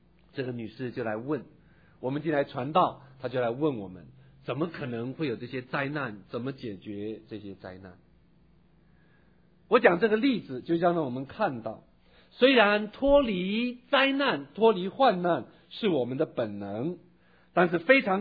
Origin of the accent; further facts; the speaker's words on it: China; 我们中国人所说的对症下药，对不对？